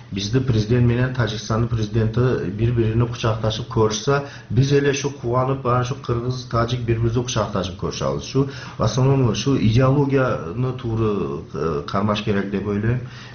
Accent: Uch-Korgon, Batken Region, Kyrgyzstan; born there; Kyrgyz is a second language; Эми биз ушу Кыргызстанды ушу Үч Короондо шакта төрөлгөнмүн 60-чы жыл.

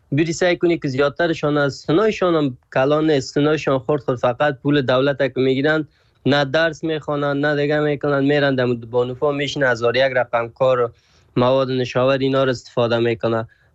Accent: Afghanistan

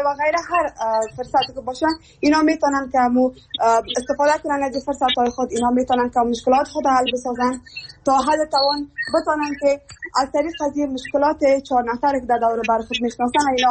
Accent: Afghanistan; همه ما یک افغان هستیم، از یک افغانستان هستیم

